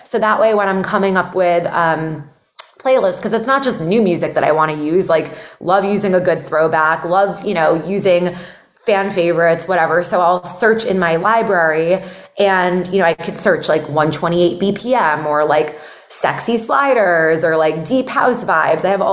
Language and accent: English; Miami, Florida, United States; I'm from Miami. My whole family lives down here.